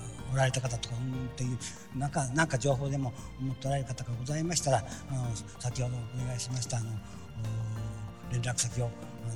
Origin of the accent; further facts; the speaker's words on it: Hamada, Shimane, Japan; moved away as an adult; now in Hiroshima, Japan; 名古屋の岡崎の方にある学校に入らせていただいて、卒業後地元島根の浜田の自動車会社に勤務しておりましたが、どうしても都会に出たいということで、母親が近くの広島なら許すという形で、広島の方に見て、来らせていただいたわけですけど